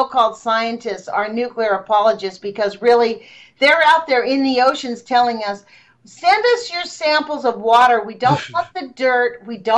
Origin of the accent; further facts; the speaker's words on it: Los Angeles, California, United States; Like, I'm from Los Angeles originally, right?